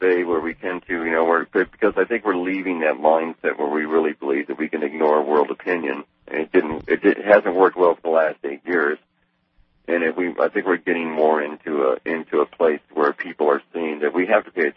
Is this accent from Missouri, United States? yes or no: no; Montana, United States; And we're from Montana originally, and Montana has been in a 10-year drought cycle.